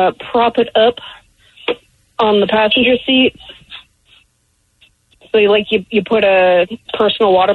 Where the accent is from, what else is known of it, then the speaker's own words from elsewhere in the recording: Port Orchard, Washington, United States; So, I'm from Port Orchard, and I don't know if you've ever been to Port Orchard, but it's like small town meets way too many people.